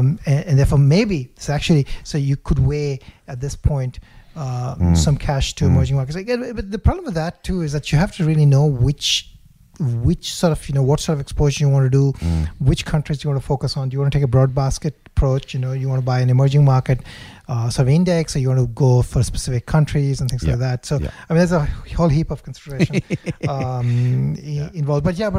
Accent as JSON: {"language": "English", "country": "Australia", "said": "maybe there's an advantage here being Australian"}